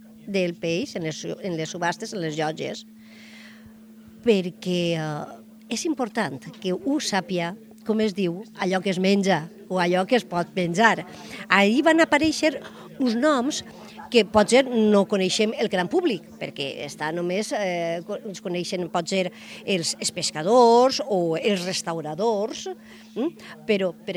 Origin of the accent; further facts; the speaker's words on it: Santa Pola, Valencian Community, Spain; som de Santa Pola, estem a Vinaròs, i les nostres terres estan banyades per la mateixa mar i parlem la mateixa llengua, però també parlem diverses varietats.